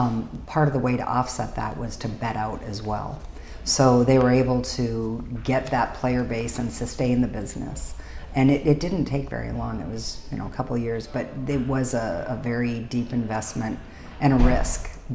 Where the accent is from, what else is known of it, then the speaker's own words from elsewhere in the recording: North Dakota, United States; I grew up in North Dakota. I have a very amazing childhood, amazing family.